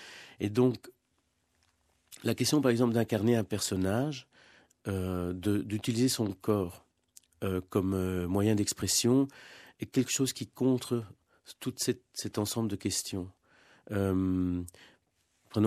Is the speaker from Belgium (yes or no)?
yes; Mol, Flanders, Belgium; born there; also born or lived in Vienna, Austria; je suis né en Belgique, en Flandre, à Mol. Mes parents sont venus en 58 ici. À 10 ans, on est reparti vivre à Vienne, en Autriche. J'y ai vécu 10 ans.